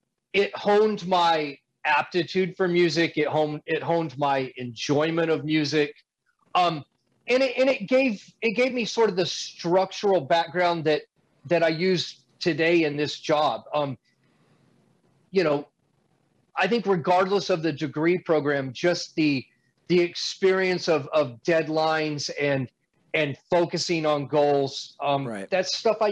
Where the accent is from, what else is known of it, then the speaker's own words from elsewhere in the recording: Roswell, New Mexico, United States; I grew up in Roswell, New Mexico. Insert your alien jokes immediately.